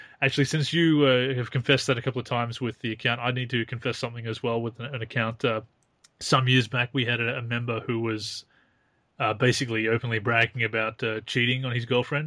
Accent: Australia; But we're Australian, we can't say that.

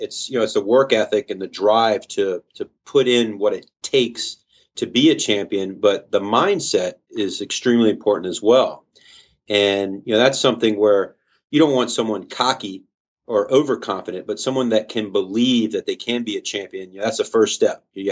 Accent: Louisiana, United States; And I kind of derived it from growing up in Louisiana. I was actually handicapping horses.

